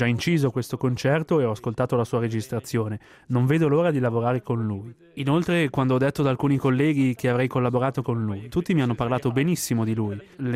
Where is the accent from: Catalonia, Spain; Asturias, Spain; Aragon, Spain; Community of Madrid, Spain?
Asturias, Spain; Italian is a second language; Io vengo dalle Asturie, dove è quasi impossibile ascoltare flamenco dal vivo.